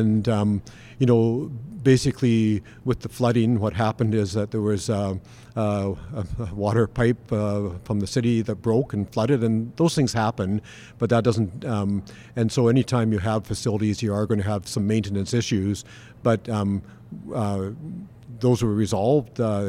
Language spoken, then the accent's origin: English; Langley, British Columbia, Canada; now in Revelstoke, Canada; I grew up in the Lower Mainland, so I grew up in Langley, and then I graduated from